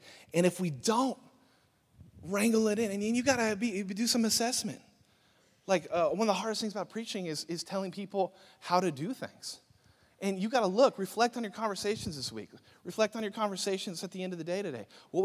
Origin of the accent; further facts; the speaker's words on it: California, United States; Listen, I'm from California, not Mexico, all right?